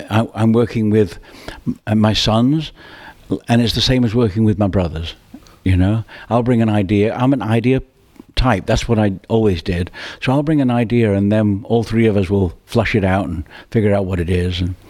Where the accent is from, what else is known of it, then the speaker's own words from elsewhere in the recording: Australia; when we grew up in Australia